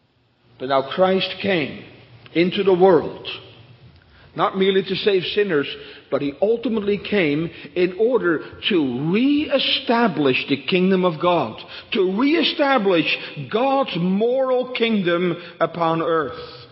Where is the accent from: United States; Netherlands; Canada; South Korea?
Netherlands; we grew up in Holland. Holland is still a kingdom, the kingdom of the Netherlands.